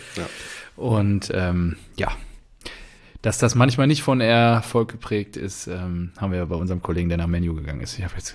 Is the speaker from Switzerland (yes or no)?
no; Dortmund, North Rhine-Westphalia, Germany; also träumst natürlich als Dortmunder immer davon